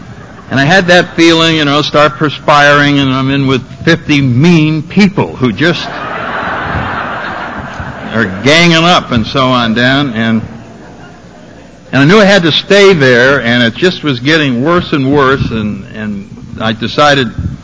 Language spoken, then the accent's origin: English; Connecticut, United States; Out in our neighborhood, I come from Connecticut, and back in the 40s